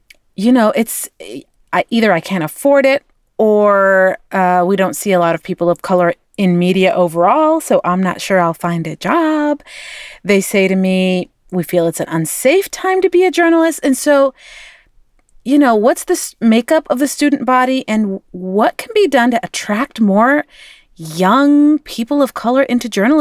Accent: Sudan; I'm from Sudan and I talk to African communities as well

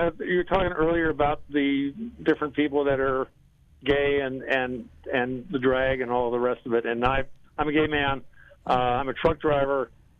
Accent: West Hollywood, California, United States; I grew up in West Hollywood, but I didn't come out actually until I moved up to the Central Coast.

